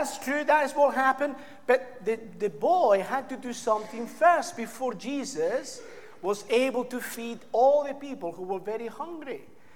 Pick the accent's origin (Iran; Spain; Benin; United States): Spain; For those who don't know, I come from Spain, by the way.